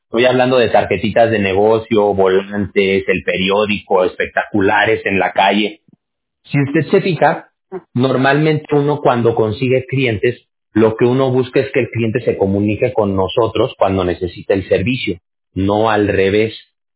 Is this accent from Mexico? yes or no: yes; Mexico; ahí en México, de donde yo soy